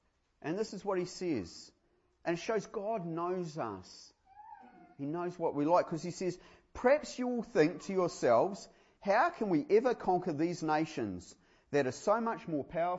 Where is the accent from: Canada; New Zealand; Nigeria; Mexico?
New Zealand; We're Kiwi males.